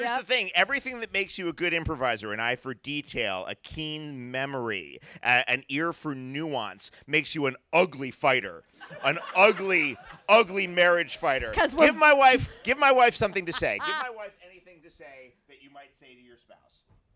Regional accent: New York City, New York, United States; I grew up in the New York City of Ed Koch. Before I was 12, a stranger had masturbated in front of me

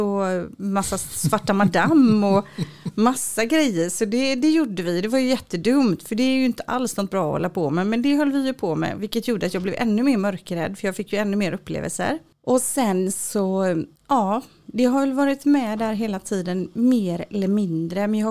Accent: Sweden; Och då fattade jag det, att gud vad jag är svensk. Jag insåg verkligen att jag är jättesvensk.

